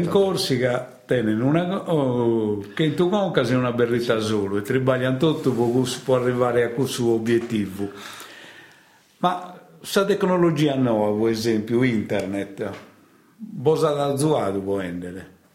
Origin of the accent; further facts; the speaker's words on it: Sardinia, Italy; sono della Sardegna che è sempre un'isola